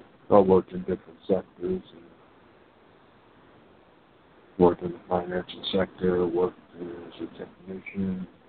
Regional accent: Brooklyn, New York, United States; I was raised in Brooklyn mostly. I moved there when I was 9 years old. I grew up there. I was raised there, educated there.

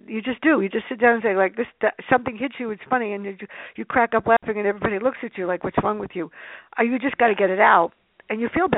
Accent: Bronx, New York, United States; well, I come from the Bronx, not anymore.

